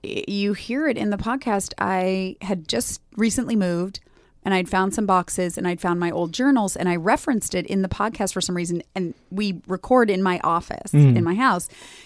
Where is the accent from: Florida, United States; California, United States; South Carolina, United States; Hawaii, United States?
California, United States; Los Angeles; I grew up in LA.